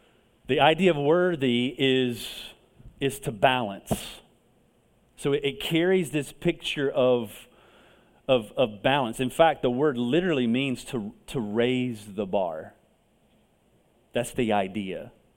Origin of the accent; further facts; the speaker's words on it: Southern United States, United States; I grew up in the Bible Belt, so this is home for me.